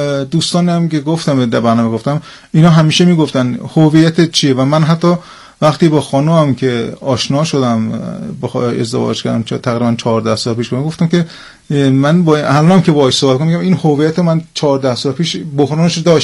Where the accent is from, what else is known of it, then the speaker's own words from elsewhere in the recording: Iran; born there; moved away; اونجا یه روز تو بازداشتگاه بودم که بخاطر اینکه تو ایران به دنیا اومدم.